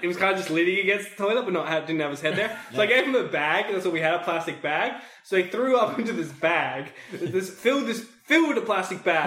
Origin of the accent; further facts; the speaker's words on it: Australia; but particularly as an Australian, you get a bit of Aussie pride about drinking about you.